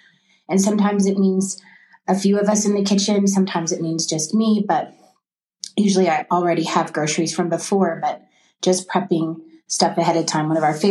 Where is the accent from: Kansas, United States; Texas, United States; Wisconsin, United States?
Texas, United States; Spring Branch; I'm from Spring Branch, Texas, just north of San Antonio.